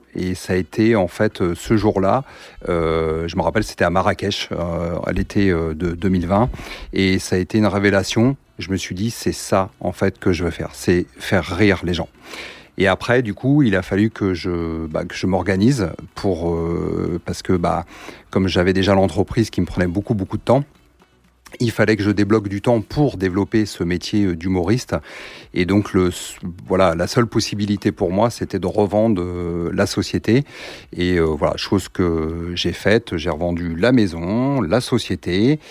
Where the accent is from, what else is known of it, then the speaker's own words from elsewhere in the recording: Nevers, Bourgogne-Franche-Comté, France; moi je suis originaire de Nevers.